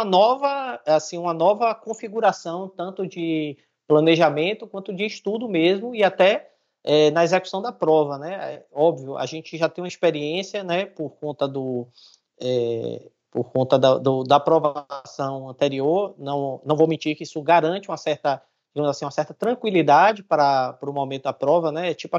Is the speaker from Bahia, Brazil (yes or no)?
yes; Salvador, Bahia, Brazil; also born or lived in São Paulo / Campinas; eu fui advogado da Petrobras aqui em Salvador, sou de Salvador, da Bahia